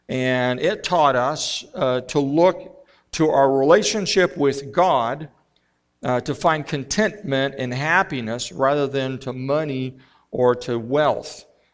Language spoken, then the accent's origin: English; Missouri, United States; I came from Missouri. I jumped on a plane and went to Miami, Florida